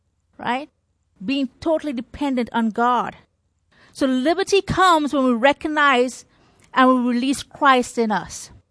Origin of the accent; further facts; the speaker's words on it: Trinidad & Tobago; And I remember growing up in Trinidad